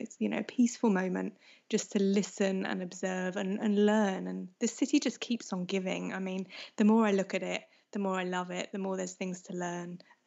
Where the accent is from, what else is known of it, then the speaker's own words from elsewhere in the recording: London, United Kingdom; born there; And I was born in London. I've lived in different places, but I was born in London and, you know, lived in South London for a good number of years.